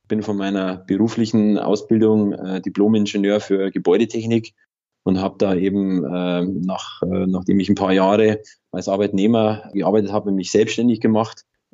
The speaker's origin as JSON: {"language": "German", "region": "Bavaria", "country": "Germany", "said": "ich komme aus Oberbayern, aus der Nähe von Ingolstadt."}